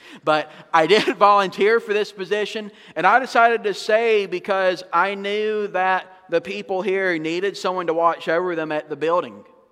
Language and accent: English; Georgia, United States; now in Florida, United States; that I'm not from Florida, right? So I'm from up northwest Georgia, up in the mountains. And so I did leave my home state, and I left all my family who lives there and all my friends.